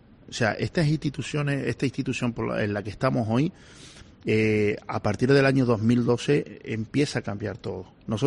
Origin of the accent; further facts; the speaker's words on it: Canary Islands, Spain; yo que soy canario